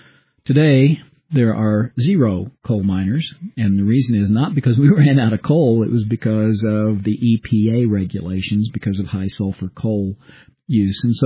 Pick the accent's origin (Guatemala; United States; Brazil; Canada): United States; Illinois; moved away; When I moved out here from Illinois in 1982, I was amazed when we visited to see people working like construction jobs on a Saturday, because where I grew up in southern Illinois